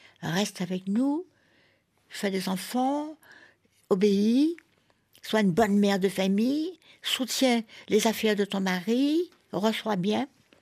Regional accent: Martinique; moved away as an adult; also born or lived in New York / Paris; j'ai quitté la Martinique à 20 ans. Mais je les ai suivis quand même de New York ou de Paris.

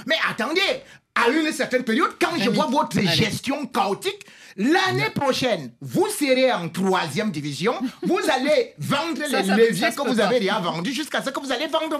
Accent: Cameroon; Malheureusement, en tant que Camerounais

